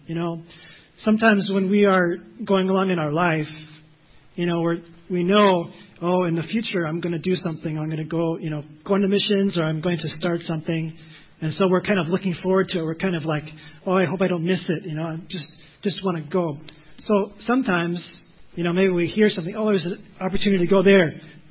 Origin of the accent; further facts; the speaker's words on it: Waconia, Minnesota, United States; I come from Waconia, Minnesota. I don't know if you've heard of that. It's a small town southwest of the Twin Cities